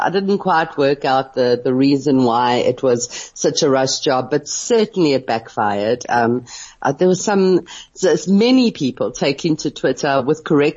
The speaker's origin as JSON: {"language": "English", "country": "South Africa", "said": "as a South African"}